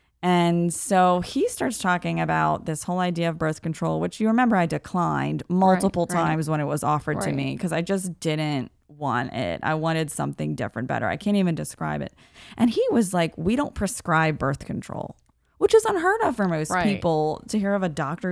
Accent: New Orleans, Louisiana, United States; So exciting, where it's like snows and stuff, which we're from New Orleans. It's not something we're used to.

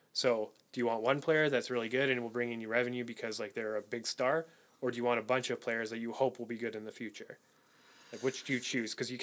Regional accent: Canada; I think that's just us being Canadian.

